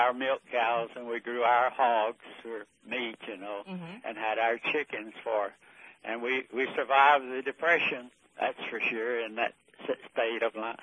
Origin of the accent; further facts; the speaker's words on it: Alabama, United States; born there; I was born in Alabama, the 19th day of September, 1919, in a log house.